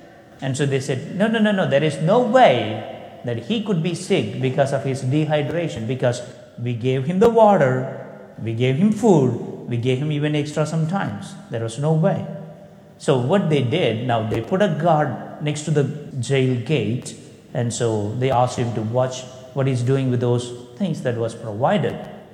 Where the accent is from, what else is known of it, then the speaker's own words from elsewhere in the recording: India; now in United States; I am from India and I am in St. Louis Center.